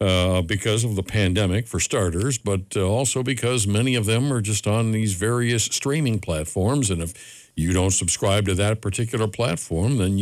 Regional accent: Cleveland, Ohio, United States; Because, I'm from Cleveland, so.

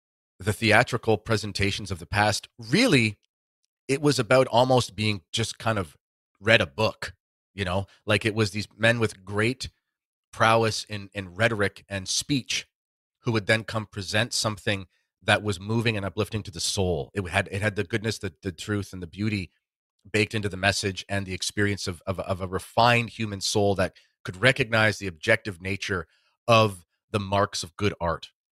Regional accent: London, Ontario, Canada; I grew up in London, Ontario.

